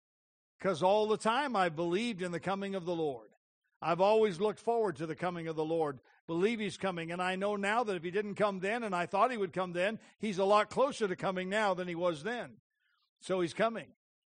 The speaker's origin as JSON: {"language": "English", "country": "United States", "tie": "born or raised there", "said": "And then when I understood the threat of communism and Russia, I grew up in the United States"}